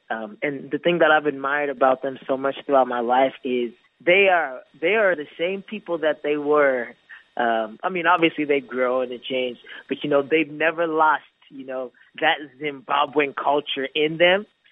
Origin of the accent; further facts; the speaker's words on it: United States; growing up in America, you know, we're really blessed here.